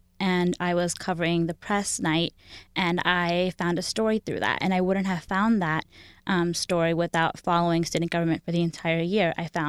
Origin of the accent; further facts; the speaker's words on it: Houston, Texas, United States; I grew up in Houston, a very diverse place. I also grew up with an immigrant family.